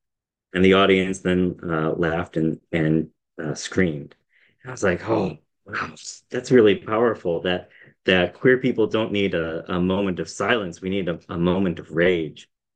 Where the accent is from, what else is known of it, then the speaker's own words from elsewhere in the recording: Midwest, United States; I thought, well, I'm from the Midwest. Let's think about what's going on in the Midwest.